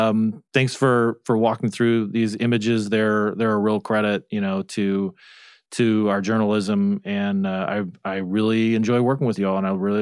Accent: Arizona, United States; my state of my home state of Arizona

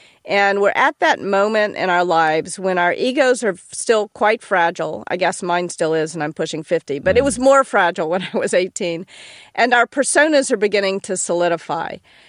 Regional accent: Memphis, Tennessee, United States; I'm from Memphis, by the way

